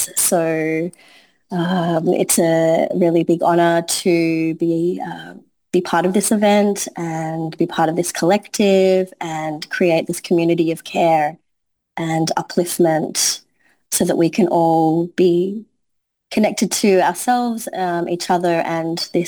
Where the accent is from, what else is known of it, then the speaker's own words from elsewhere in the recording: Australia; born there; My ancestry is Sri Lanka. I'm from Sri Lanka. I'm born in Australia.